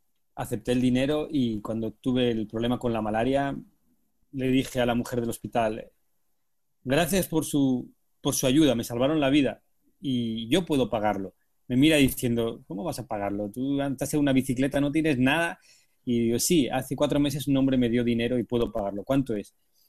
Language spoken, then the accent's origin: Spanish; Asturias, Spain; y yo soy de Asturias.